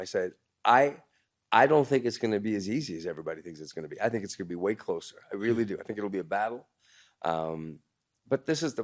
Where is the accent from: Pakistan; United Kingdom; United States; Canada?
Canada; My heart is in Canada. I'm a Canadian. I'm a Canadian patriot.